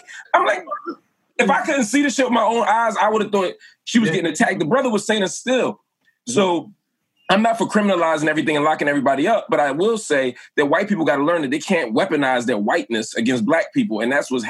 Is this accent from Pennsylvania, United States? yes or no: yes; Philadelphia, Pennsylvania, United States; First of all, as a Philadelphian